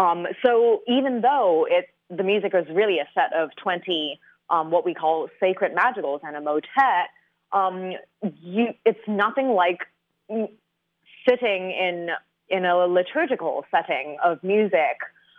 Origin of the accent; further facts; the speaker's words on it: Hong Kong; moved away as an adult; I'm originally from Hong Kong